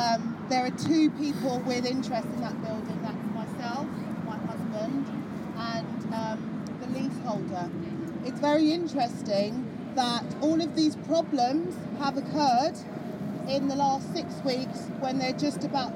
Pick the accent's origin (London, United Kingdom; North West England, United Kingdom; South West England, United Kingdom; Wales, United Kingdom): London, United Kingdom; Brixton; I grew up in Brixton. I used to go around Brixton with my mother, with the shopping trolley.